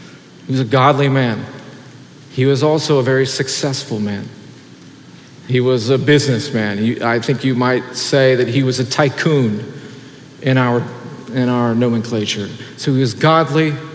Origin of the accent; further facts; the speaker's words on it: New York, United States; As a New Yorker, as within a community of modern people